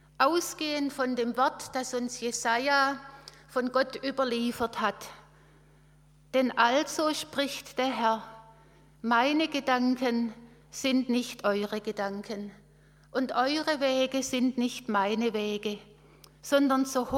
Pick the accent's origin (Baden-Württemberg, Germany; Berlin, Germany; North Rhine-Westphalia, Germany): Baden-Württemberg, Germany; accent: Swabian; Mir fällt es schwer, als Schwäbin jetzt eine Stunde lang Hochdeutsch reden zu müssen.